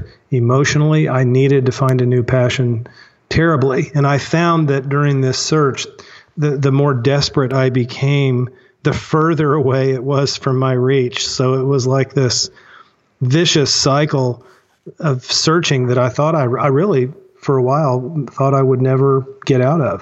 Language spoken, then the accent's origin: English; Springfield, Missouri, United States; Well, thank you for asking. I grew up in Springfield, Missouri, and my dad was a lawyer when I was growing up